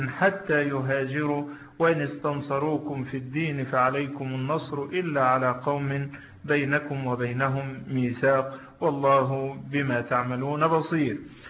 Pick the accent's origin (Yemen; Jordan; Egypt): Egypt; وعندنا في مصر